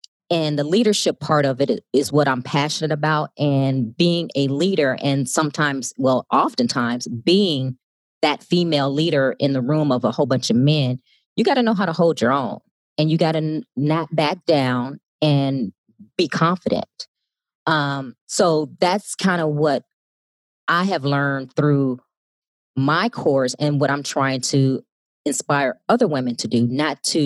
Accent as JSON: {"language": "English", "town": "Chicago", "region": "Illinois", "country": "United States", "tie": "born or raised there", "said": "But growing up in Chicago actually fueled me, because not only did I have book smart, I actually learned a lot of street smart"}